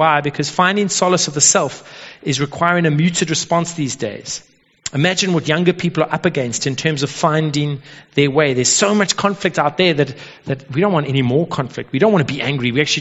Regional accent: South Africa; we're doing this full-time job of being a South African

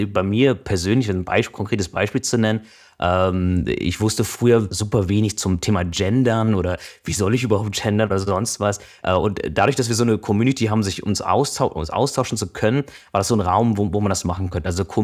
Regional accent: Buxtehude, Lower Saxony, Germany; also ich bin in Buxtehude aufgewachsen, die Stadt gibt es wirklich

